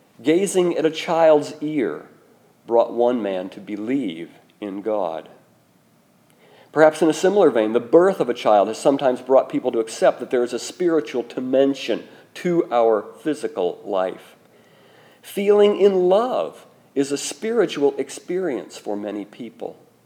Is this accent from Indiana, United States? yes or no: yes; Indiana, United States; and remember, I was from Rush County, Indiana, and there's no shoreline in Rush County, Indiana.